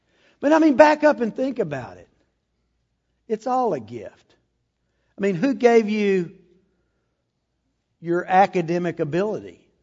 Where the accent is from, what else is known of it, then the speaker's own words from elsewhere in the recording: Texas, United States; born there; I mean, I thank you, God, I was born in Texas.